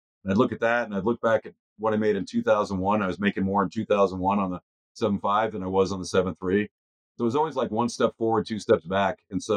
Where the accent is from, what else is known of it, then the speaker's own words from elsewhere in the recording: Long Island, New York, United States; So just to go back, I was raised in New York on Long Island. Went to Notre Dame on an ROTC scholarship for the Air Force.